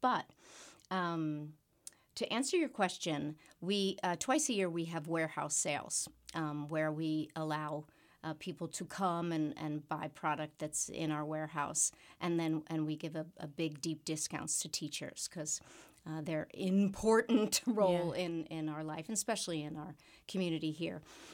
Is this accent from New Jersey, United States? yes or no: no; Pennsylvania, United States; And I said, well, tell me, I'm from Pennsylvania.